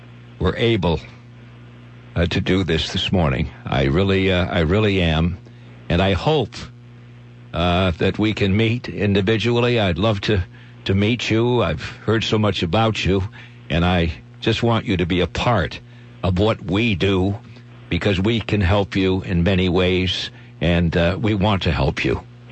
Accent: Connecticut, United States; because I grew up in Connecticut. I love Connecticut, and have been here for many years.

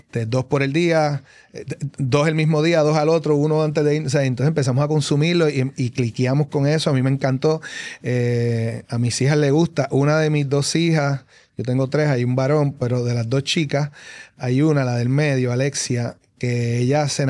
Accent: Vega Alta, Puerto Rico; esta figura, que es de mi pueblo de Vega Alta.

